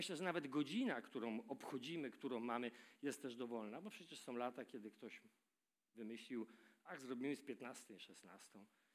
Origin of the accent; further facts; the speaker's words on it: Bydgoszcz, Kuyavian-Pomeranian Voivodeship, Poland; jako dziecko lubiłem biegać po bydgoskich, bo pochodzę z Bydgoszczy parafiach